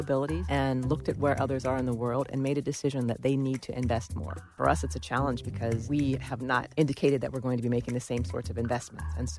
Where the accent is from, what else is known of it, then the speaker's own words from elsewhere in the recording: Washington, District of Columbia, United States; So even though I grew up here in Washington, D.C., the idea of actually working in the intelligence community was not on my radar